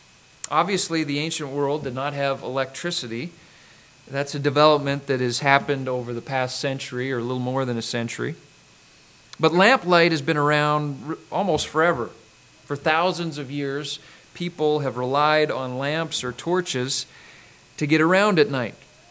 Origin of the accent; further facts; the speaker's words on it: Saskatchewan, Canada; I remember growing up in Western Canada, on the prairies, actually, of Saskatchewan.